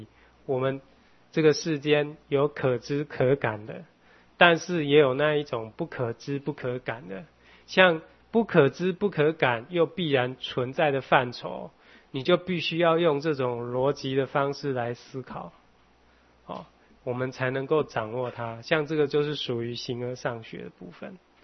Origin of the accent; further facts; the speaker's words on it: China; 他不是就是说像我们中国人比较喜欢简洁，有没有？